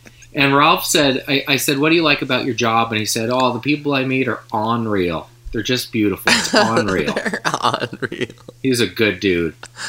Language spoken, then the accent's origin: English; Canada; And I said, no, we're Canadian. We're just happy to be in your country.